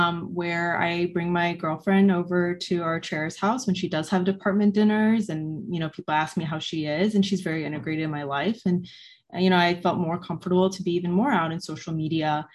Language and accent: English; Chicago, Illinois, United States; this patient represented the community I grew up with in Chicago.